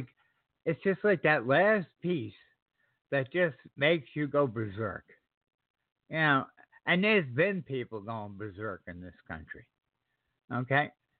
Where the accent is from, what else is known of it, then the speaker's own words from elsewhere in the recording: New York, United States; born there; now in South Carolina, United States; I happen to live in South Carolina, but I was born in New York, and I spent 20 years in the military.